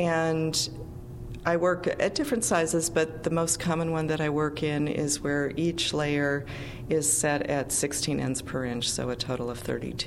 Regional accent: Midwest, United States; now in Santa Fe, United States; I grew up in the Midwest, and so this is a very familiar kind of landscape to me, although it's very different from where I live now in Santa Fe.

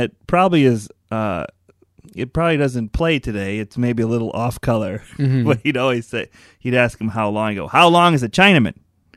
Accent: Chicago, Illinois, United States; it's weird because I grew up in Chicago.

